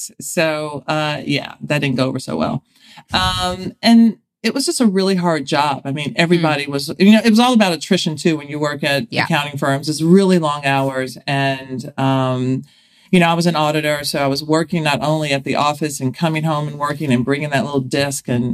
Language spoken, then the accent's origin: English; Nashville, Tennessee, United States; I grew up in Nashville, and I was born in 1964, so I am a late baby boomer. And okay. I think that says a lot about who I am, growing up in Middle Tennessee.